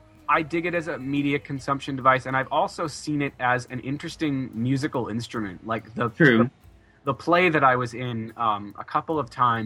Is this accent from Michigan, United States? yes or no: no; Massachusetts, United States; Of all the words that we drop the R's of when we're from Massachusetts